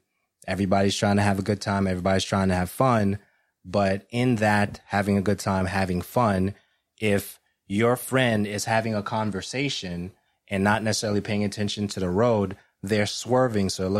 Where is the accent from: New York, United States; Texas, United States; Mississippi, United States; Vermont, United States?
New York, United States; Brooklyn; I've seen them, you know, growing up in Brooklyn, and we're trying to make sure that, you know, you understand them